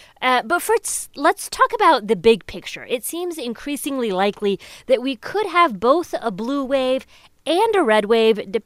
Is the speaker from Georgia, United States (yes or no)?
no; Indiana, United States; but Indiana, my home state, closes its polls at 6 p.m.